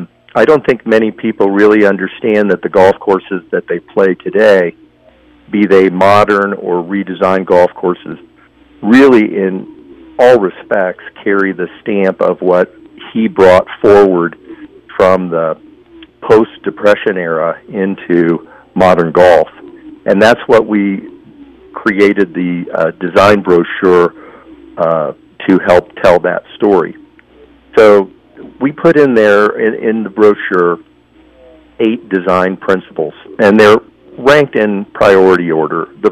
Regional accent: Ohio, United States; I grew up playing golf. I'm from the Midwest. And growing up, particularly being from Ohio

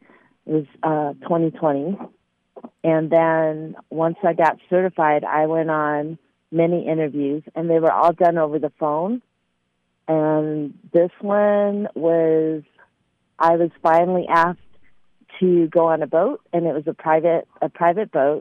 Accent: Philippines; I tell them that I'm Asian, and that's that because they say, what do you specialize in? So I will tell them I'm Filipino.

